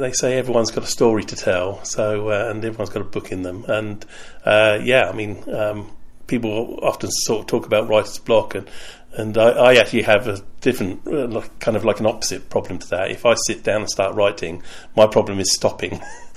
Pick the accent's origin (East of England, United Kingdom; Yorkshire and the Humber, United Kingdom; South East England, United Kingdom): South East England, United Kingdom; Portsmouth; I grew up in Stampshaw, lived there from... shortly after I was born, right up till I was about 16 years old, and explored all around places like Flathouse Quay, Clarence Pier